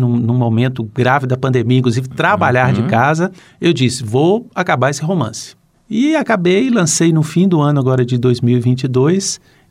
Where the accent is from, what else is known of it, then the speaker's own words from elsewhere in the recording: Minas Gerais, Brazil; Eu sou de Minas, o livro se passa em Minas e acontece isso.